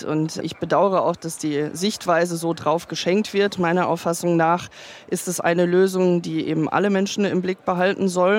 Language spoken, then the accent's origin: German; Hesse, Germany; Ich komme aus Hessen